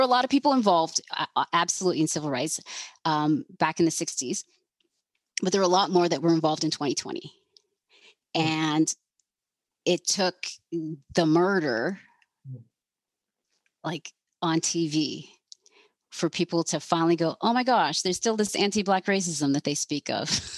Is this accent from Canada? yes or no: yes; London, Ontario, Canada; I went to a predominantly white high school, of course, I grew up in London.